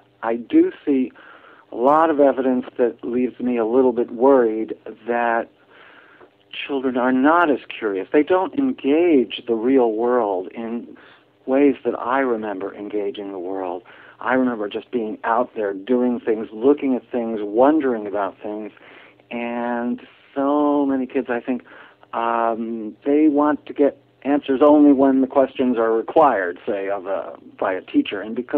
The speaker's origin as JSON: {"language": "English", "town": "New York City", "region": "New York", "country": "United States", "tie": "born or raised there", "said": "Growing up in New York City, we would go to my grandmother's house for holiday dinners."}